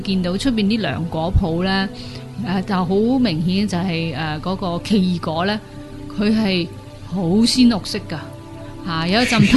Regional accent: China; 特别系我哋中国人嗰啲酒咧，原来好多嘅

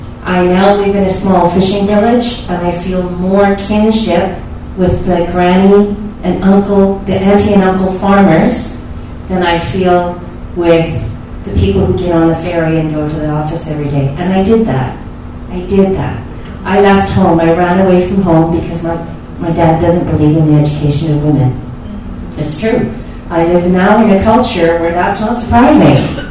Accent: Canada; now in Hong Kong; Well, I was born in Canada.

